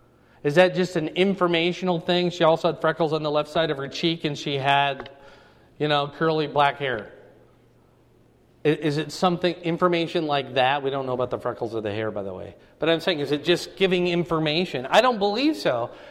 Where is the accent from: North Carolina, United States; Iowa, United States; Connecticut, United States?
Iowa, United States; Fort Dodge; But I grew up in Fort Dodge